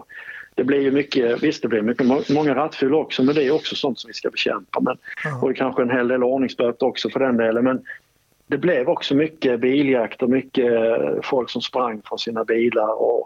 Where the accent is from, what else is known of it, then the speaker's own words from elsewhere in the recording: Malmö, Skåne, Sweden; att jag har närmare till min hemstad Malmö